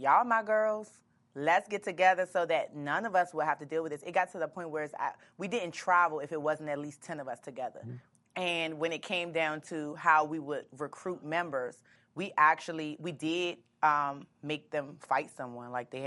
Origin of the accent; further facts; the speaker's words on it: Washington, District of Columbia, United States; So growing up in D.C., I'm from Southeast.